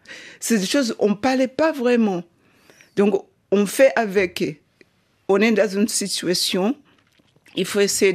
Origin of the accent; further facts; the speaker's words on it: Zimbabwe; Mais je suis née dans la Rhodésie, le Zimbabwe d'aujourd'hui, pendant l'apartheid. Et là, on était classés en 4 races, le blond, l'asiatique, la métisse et le noir tout en bas. Donc, j'ai grandi